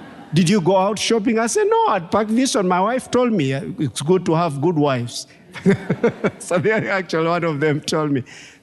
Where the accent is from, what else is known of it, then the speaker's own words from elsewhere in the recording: Kenya; no, I'm a Kenyan. I came from Kenya. I don't live in London. I don't live in the UK.